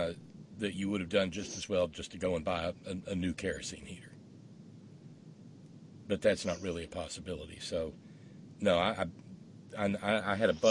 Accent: Chicago, Illinois, United States; I'm from Chicago, so I'm loving this.

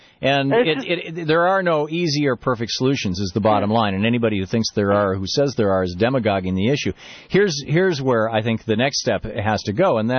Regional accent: Michigan, United States; I grew up in Michigan. You find it all over Michigan.

